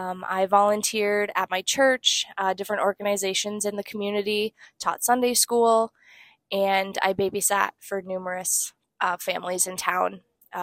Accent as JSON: {"language": "English", "town": "Madison", "region": "South Dakota", "country": "United States", "tie": "born or raised there", "said": "I am the Youth Service Coordinator at the Community Center, and I am born and raised in Madison, South Dakota."}